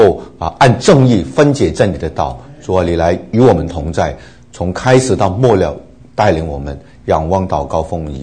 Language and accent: Chinese; China; 所以基本上呢，我们中国人学希伯来文呢，是非常，就是说比较容易